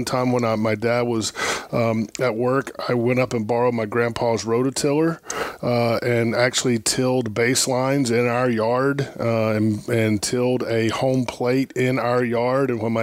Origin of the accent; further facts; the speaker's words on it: Locust, North Carolina, United States; It's just a hee-haw town, a little Andy Griffith, Mayberry, RFD type place. I grew up in a small rancher house next to my aunt, 2 aunts and uncles.